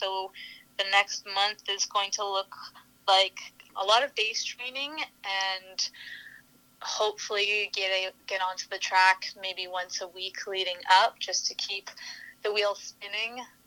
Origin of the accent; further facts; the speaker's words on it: Cobourg, Ontario, Canada; growing up in Cobourg, had a great experience with running.